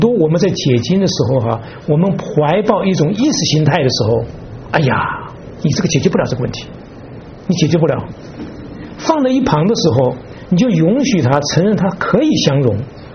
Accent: China; born there; also born or lived in Taiwan; 我本来就是两岸的，我本来出生在大陆嘛，我出生在大陆，到了台湾

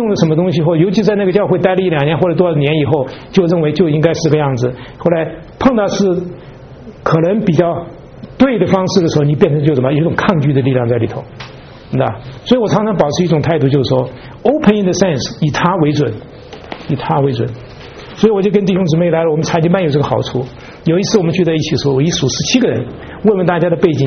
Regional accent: China; 我们中国人你翻一个借东风，你说怎么样？

